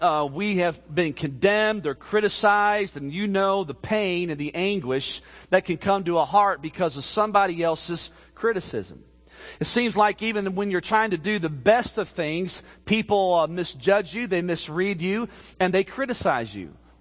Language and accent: English; Chicago, Illinois, United States; Growing up in Chicago, I read about the Chicago fire